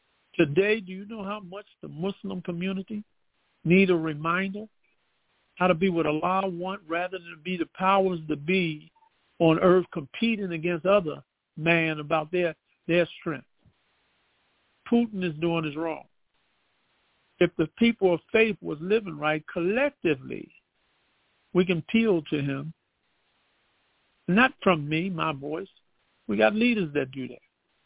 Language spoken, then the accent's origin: English; Philadelphia, Pennsylvania, United States; I grew up down in South Philly, so yes, I had a crew there that I was with.